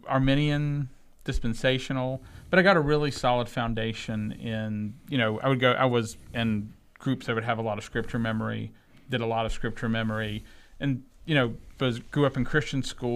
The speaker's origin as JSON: {"language": "English", "region": "North Carolina", "country": "United States", "tie": "born or raised there", "said": "So I grew up in North Carolina."}